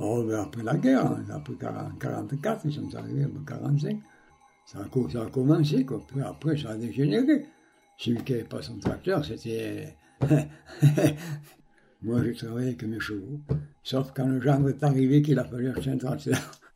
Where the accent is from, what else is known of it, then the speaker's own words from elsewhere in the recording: Beaurières, France; born there; Je suis né à Beaurières, en 1920, le 8 novembre 1920. Quartier de Souillères.